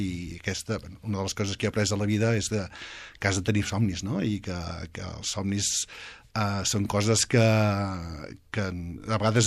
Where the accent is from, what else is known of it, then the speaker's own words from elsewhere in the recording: Sant Feliu, Catalonia, Spain; born there; Jo vaig néixer aquí, a Sant Feliu.